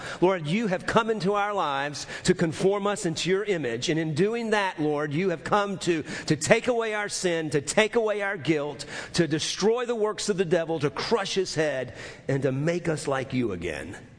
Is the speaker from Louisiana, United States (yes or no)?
yes; New Orleans, Louisiana, United States; I'm from New Orleans, Louisiana. I've pastored here for 34 years.